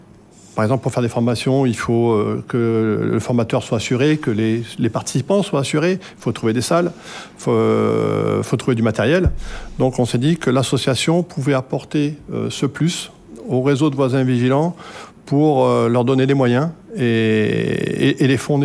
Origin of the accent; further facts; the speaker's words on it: New Caledonia; en tant que citoyen, en tant que calédonien, on pouvait se réunir